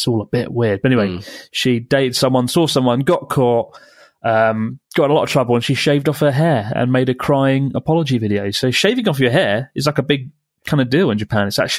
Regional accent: United Kingdom; I'm British.

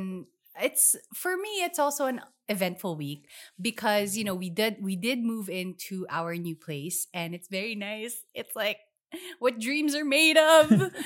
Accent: Philippines; but we are both from the Philippines. We are Filipinos.

